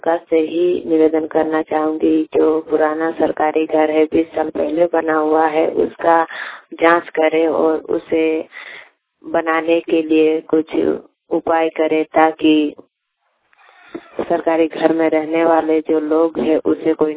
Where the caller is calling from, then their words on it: Jharkhand, India; पूर्वी सिंहभूम से, मैं ये बताना चाहती हूँ हमारे गांव में जो सरकारी घर है